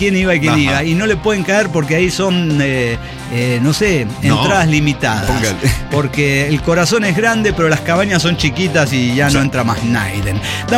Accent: Chaco, Argentina; yo soy del Chaco, en el norte de Argentina, y ahí llueve cada muerte de obispo.

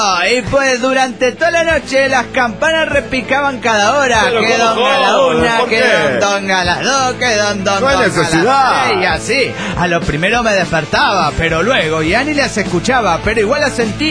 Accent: San Ignacio, Misiones, Paraguay; now in Rome, Italy; de San Ignacio, Paraguay.

